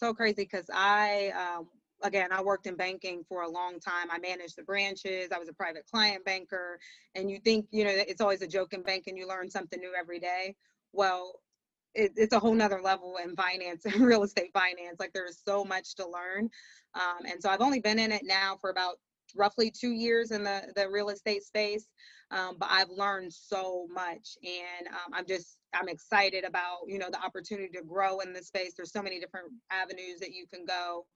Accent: Columbus, Ohio, United States; So yeah, I'm from Columbus, born and raised.

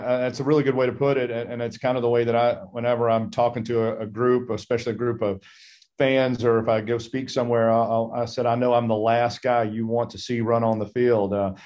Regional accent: Marietta, Georgia, United States; I'm from originally from the Atlanta area. I grew up in Marietta, Georgia. I went to North Cobb High School and played football there

